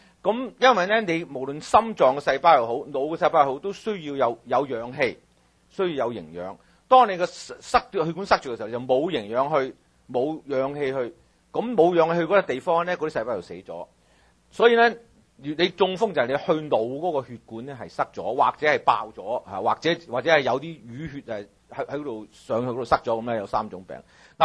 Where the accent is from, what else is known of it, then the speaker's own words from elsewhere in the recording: China; 我哋中國人食嘢係中意落鹽，中意落豉油